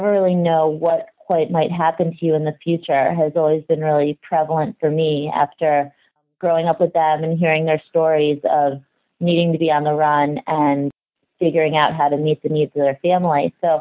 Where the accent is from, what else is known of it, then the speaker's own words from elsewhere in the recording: Cleveland, Ohio, United States; Well, I grew up in Cleveland, Ohio, and I was in the suburbs